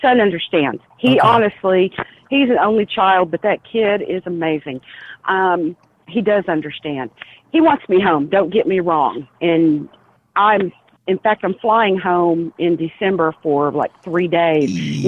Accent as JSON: {"language": "English", "region": "Oklahoma", "country": "United States", "tie": "born or raised there", "said": "I'm Native American, by the way. I'm straight off the Osage Reservation, born and raised. Mm-hmm. So I'm a minority within a minority within a minority."}